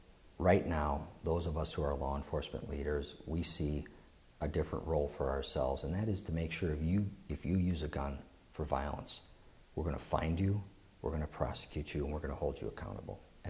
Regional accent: Wisconsin, United States; You know, I grew up in the Milwaukee suburbs, but you don't really know.

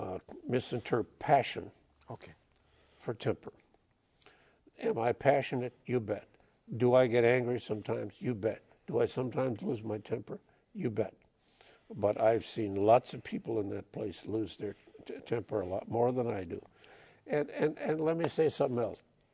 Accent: Wisconsin, United States; But I came from Mel Laird's district.

